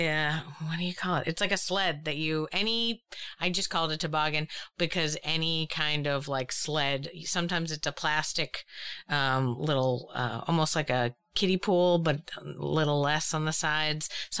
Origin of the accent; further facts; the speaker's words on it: New England, United States; I mean, I grew up in New England. There were a lot of people asking me to ski and I didn't ski.